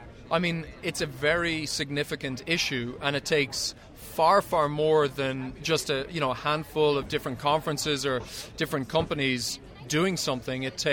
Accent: Ireland; I'm Irish.

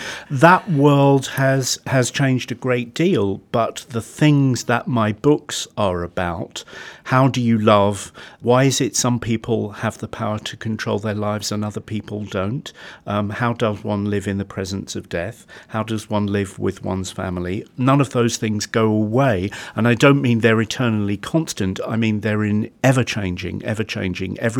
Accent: England, United Kingdom; in terms of being an Englishman

